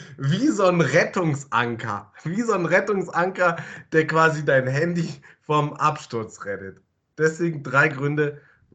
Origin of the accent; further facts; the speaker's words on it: Hamburg, Germany; Ich bin eher, also klar, als Hamburger eh.